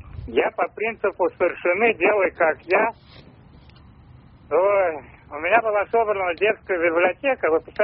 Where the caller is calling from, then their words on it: Leningrad Oblast, Russia; я звоню из Ленинградской области.